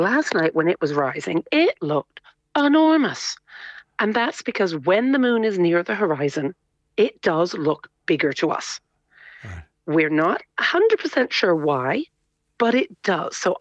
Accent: Canada; now in Cork, Ireland; Now I grew up in Canada

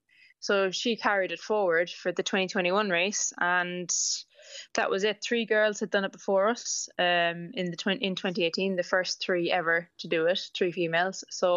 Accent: Balla, Connacht, Ireland; moved away as an adult; now in Dubai, United Arab Emirates; So I'm from Baal, just outside Castlebar in Mayo. And I just moved over to Dubai when I was finished college

